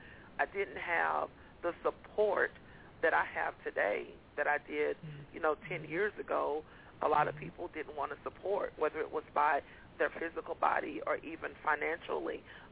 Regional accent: Fort Worth, Texas, United States; also born or lived in Las Vegas, United States; My family later moved to Texas and made Texas our home. I was born in, I was raised in Fort Worth

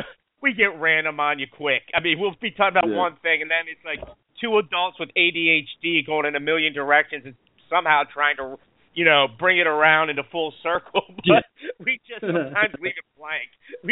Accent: United States; I'm American, so, you know, at least give me some retard points on that.

